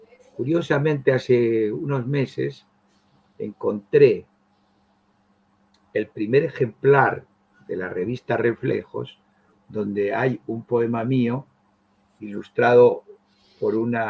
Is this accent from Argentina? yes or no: yes; Buenos Aires, Argentina; Yo nací en Buenos Aires en 1946, en diciembre del 46. O sea que este diciembre, ahora tengo 75 años, puedo decir la edad. Me eduqué en la Argentina, claro, hice allí mi bachillerato